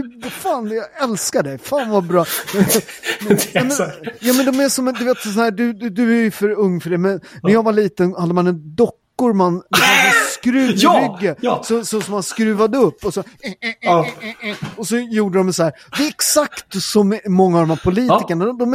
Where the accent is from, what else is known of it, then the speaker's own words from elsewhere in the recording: Sweden; born there; Ja, men jag är ju född i Sverige.